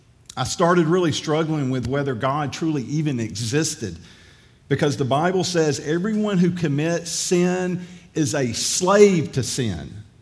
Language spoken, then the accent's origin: English; Powder Springs, Georgia, United States; I grew up in Powder Springs, Georgia, which is about 20 miles west of Atlanta.